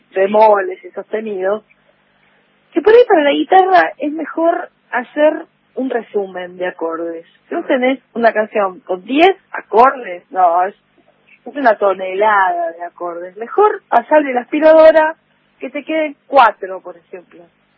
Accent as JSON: {"language": "Spanish", "region": "Buenos Aires", "country": "Argentina", "said": "soy porteña. Esa es mi relación básica. Soy porteña, tengo mis hermanos mayores también porteños, de todo el barrio de La Paternal"}